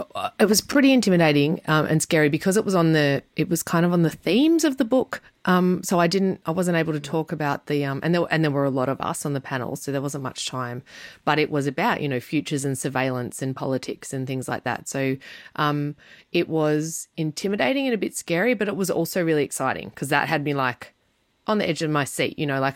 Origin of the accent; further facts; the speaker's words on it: Melbourne, Victoria, Australia; I'm from Melbourne and a dolphin swam with me this morning.